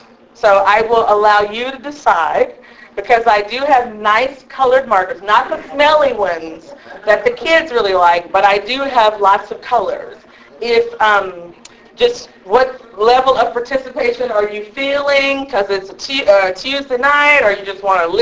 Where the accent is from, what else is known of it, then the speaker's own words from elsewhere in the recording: Gilmer, Texas, United States; But the thing that I love is that I am from Gilmer, and I've never done it without finding somebody in the crowd who also has a Gilmer connection.